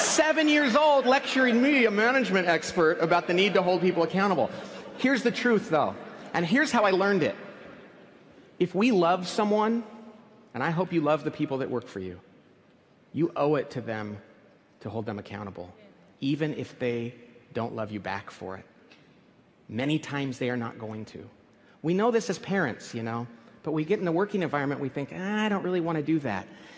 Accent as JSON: {"language": "English", "region": "California", "country": "United States", "said": "But I'm from California, so I thanked him for sharing."}